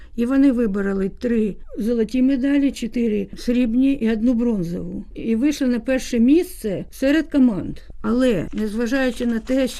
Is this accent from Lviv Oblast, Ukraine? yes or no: no; Kharkiv, Kharkiv Oblast, Ukraine; born there; now in Kyiv, Ukraine; Народилася в Харкові, але я все життя свідомо живу в Києві.